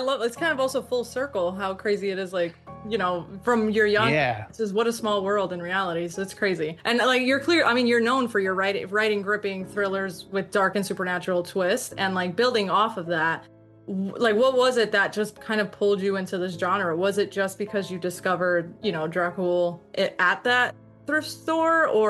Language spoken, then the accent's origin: English; New Jersey, United States; And I'm originally from New Jersey.